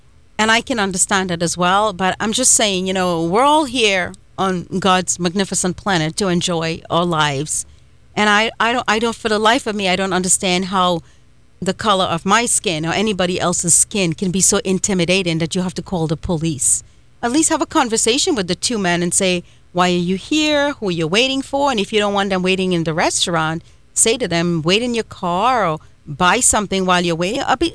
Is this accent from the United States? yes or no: no; India; And I'm Indian, and I see a lot of Indian gas station owners